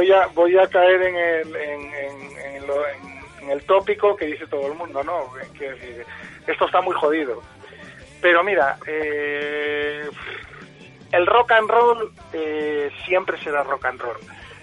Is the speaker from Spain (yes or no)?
yes; Asturias, Spain; Nosotros dentro de Asturias somos de una zona de la cuenca minera que tiene también su particularidad a la hora de hablar de determinados vocablos.